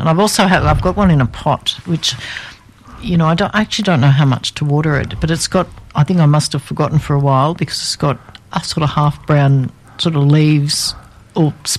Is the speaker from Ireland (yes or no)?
no; Australia; she said, "Now, don't let anybody put you down for being an Aussie or a colonial." She said, "They'll try," but she said, "We're tough."